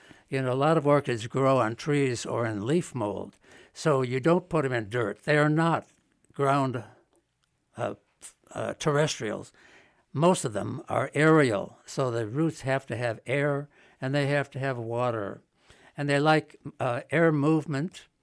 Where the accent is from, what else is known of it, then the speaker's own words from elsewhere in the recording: Minnesota, United States; also born or lived in Maryland / Florida; And I know I grew up in Minnesota, and I thought the orchid was the most exotic thing I had ever seen.